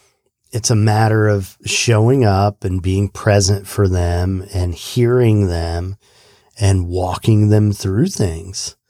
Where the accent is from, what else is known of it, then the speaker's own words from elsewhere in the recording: United States; I love being an American and what that all means, but the work ethic, the way we work in this country